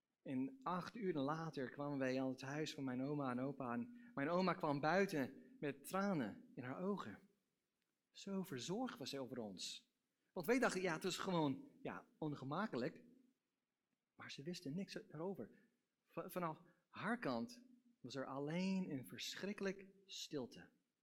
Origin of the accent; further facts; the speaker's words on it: United States; Dutch is a second language; now in Netherlands; Wij komen uit Amerika en het is nog steeds ongelooflijk dat wij kunnen met een telefoon praten met oma en opa duizenden kilometers weg.